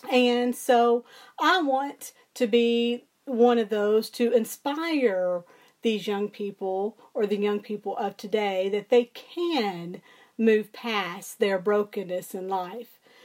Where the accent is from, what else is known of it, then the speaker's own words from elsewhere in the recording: Memphis, Tennessee, United States; I grew up in the Memphis, Tennessee area, where I attended college also at Tri-State Baptist College